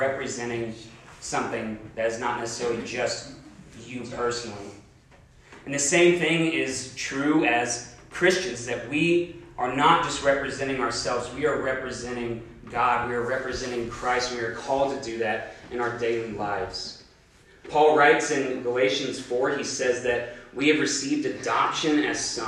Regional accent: Tyler, Texas, United States; I'm originally from Texas, Tyler, Texas, and I grew up with four older brothers.

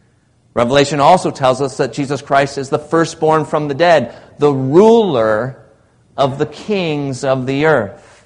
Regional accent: Michigan, United States; But it was perfect for where I grew up in Michigan, especially in wintertime when there's piles of snow.

